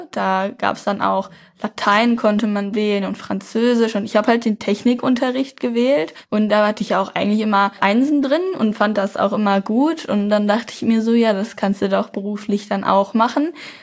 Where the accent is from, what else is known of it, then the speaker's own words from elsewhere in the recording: Minden, North Rhine-Westphalia, Germany; also ich komme ja aus Minden